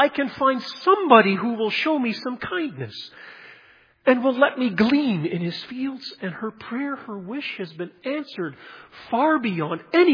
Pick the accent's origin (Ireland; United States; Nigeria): Nigeria; When growing up in Nigeria and Africa, my dad used to call it the bush telephone.